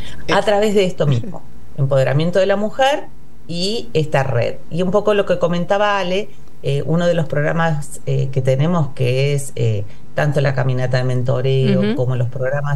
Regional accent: Córdoba, Argentina; accent: Córdoba; mi tonada no me iba a delatar nunca, que soy cordobesa

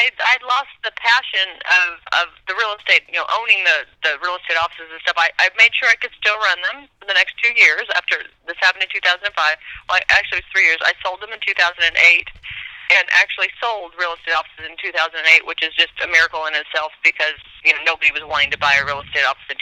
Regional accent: Stockton, California, United States; born there; also born or lived in Oklahoma / Arkansas / Missouri; Was actually born in California and yeah. ended up Oklahoma, Arkansas, Missouri, and then back out here again.

